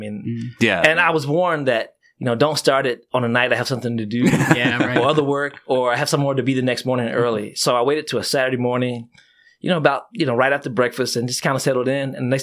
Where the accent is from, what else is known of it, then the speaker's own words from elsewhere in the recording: Danville, Kentucky, United States; I'm from Danville, Kentucky. Edge of Appalachia, the heartland, the home of Center College, title town, you know, annually voted one of the best small towns in America.